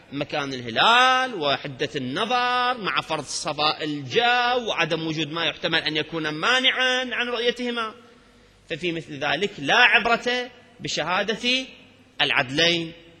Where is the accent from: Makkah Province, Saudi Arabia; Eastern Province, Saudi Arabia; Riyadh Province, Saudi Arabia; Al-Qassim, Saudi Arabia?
Eastern Province, Saudi Arabia; Qatif; عندنا بالقطيف أو بالمناطق الشرقية من السعودية، وهي مناطق الشيعية في العام الأغلب